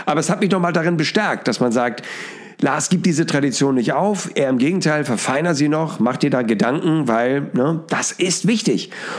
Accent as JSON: {"language": "German", "region": "Hamburg", "country": "Germany", "said": "aus meiner Sicht als Hamburger."}